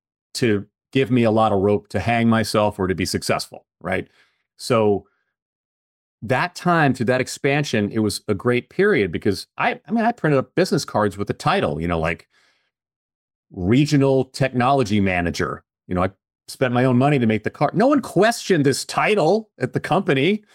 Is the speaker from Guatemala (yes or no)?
yes; Guatemala; I'm from Guatemala.